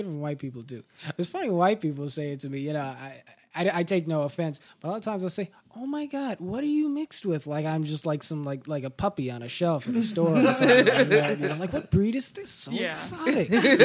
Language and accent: English; Culver City, California, United States; I grew up in Los Angeles, but Culver City, California. I grew up in a very mixed racial school district, you know.